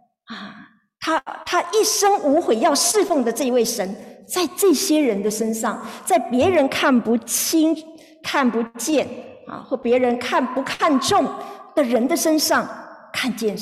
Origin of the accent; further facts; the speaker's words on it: China; 就像是我们中国人也会取什么，我们有一个英文名一样的道理哈